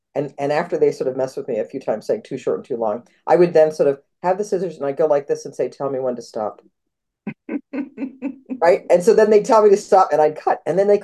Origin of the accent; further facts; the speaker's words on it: Altoona, Pennsylvania, United States; also born or lived in Philadelphia; now in Minnesota, United States; Was born and raised in Altoona, Pennsylvania, which is a nice place to be from, and lived for a very long time in Philadelphia until folks here sort of lured me to Minnesota.